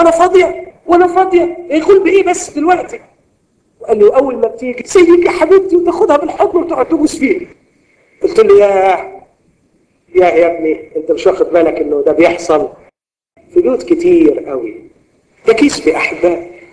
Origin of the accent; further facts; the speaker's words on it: Egypt; واحنا كمصريين ما عندناش شجاعه ادبيه وعندنا انفعال سريع